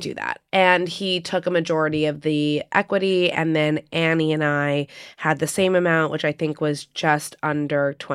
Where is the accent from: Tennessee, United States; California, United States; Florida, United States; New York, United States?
New York, United States; So growing up in New York, I like knew, you know, the salons I like going to, the hairstylists, the salon owners, all those types of things.